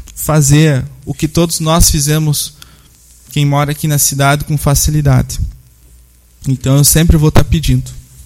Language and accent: Portuguese; Bananeiras, Paraíba, Brazil; lá da minha terra, Bananeira